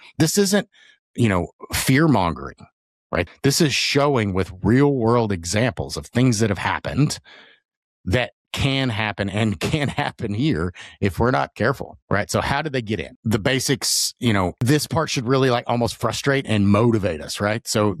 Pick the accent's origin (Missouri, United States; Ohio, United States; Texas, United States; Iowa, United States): Texas, United States; There's a reason why everybody gives us a hard time. I'm from Texas.